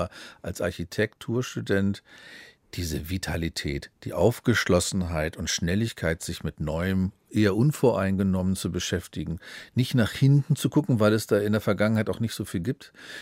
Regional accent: Braunschweig, Lower Saxony, Germany; also born or lived in Ostholstein, Schleswig-Holstein; Ich kam aus Braunschweig, da gab es den Harz. Ich bin geboren in Ostholstein, da gibt es den Bungsberg.

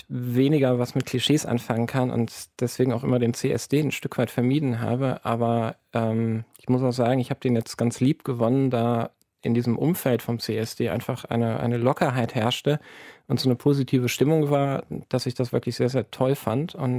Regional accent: Hesse, Germany; Ich komme aus dem Rhein-Main-Gebiet, aus der Nähe von Hanau.

